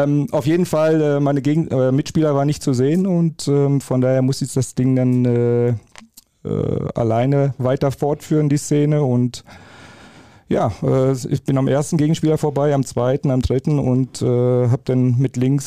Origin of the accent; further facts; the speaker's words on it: Paderborn, North Rhine-Westphalia, Germany; die Nähe zu meiner Heimat Paderborn war mir auch sehr wichtig damals und meine Frau kam auch aus Paderborn und so mein ganzer Lebensmittelpunkt war noch dort